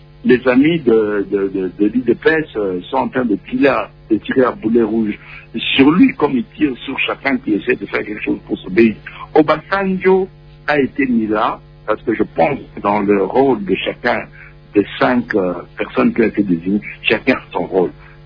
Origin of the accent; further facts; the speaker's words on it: DR Congo; qu'est-ce qui nous arrive, nous, en tant que Congolais